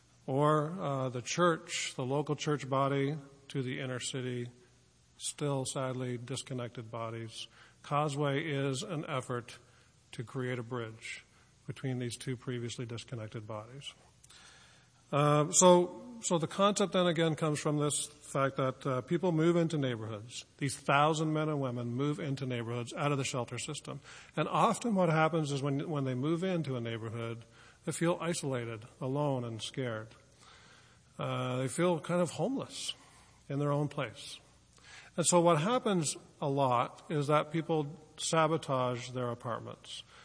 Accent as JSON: {"language": "English", "region": "Newfoundland and Labrador", "country": "Canada", "tie": "born or raised there", "said": "I grew up in Newfoundland. I think there's a handful of us here, Newfoundlanders."}